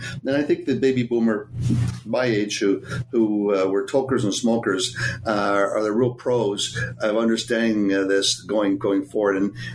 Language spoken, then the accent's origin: English; Ontario, Canada; back when I was in Canada, living in Toronto as a Canadian.